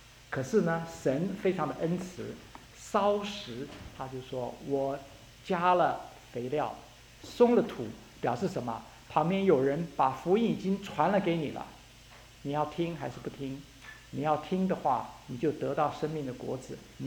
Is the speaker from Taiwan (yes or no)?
no; China; 所以我们中国人讲叫做这个叫做惯犯